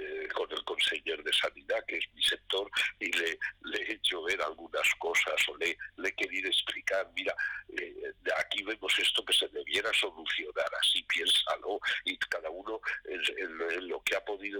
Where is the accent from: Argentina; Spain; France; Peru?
Spain; Valencian Community; el estatuto deja vivir a los casi 5 millones que somos de valencianos